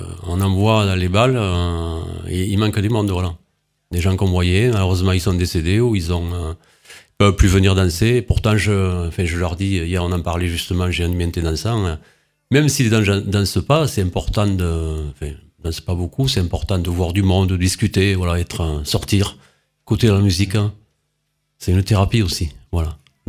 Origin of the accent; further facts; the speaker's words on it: Villefranche-de-Rouergue, Occitanie, France; Je viens de l'Aveyron, de Villefranche, de Rouergue, voilà. Natif de Rupérou.